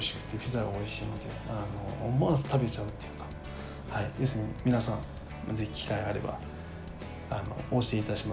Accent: Kyushu, Japan; 私九州出身の九州男児なんですけど

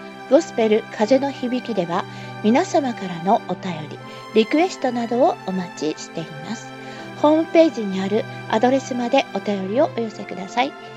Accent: Nagano, Japan; born there; そうですね、私は生まれたところですしね。

